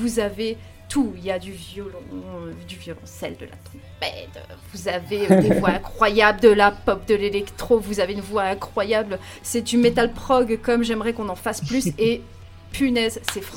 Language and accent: French; Poland; je suis polonaise moi-même